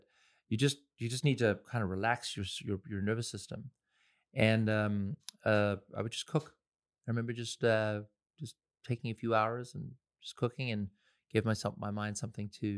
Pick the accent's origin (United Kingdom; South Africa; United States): South Africa; Pretoria, Gauteng; I grew up in Pretoria, which was the capital of the apartheid government.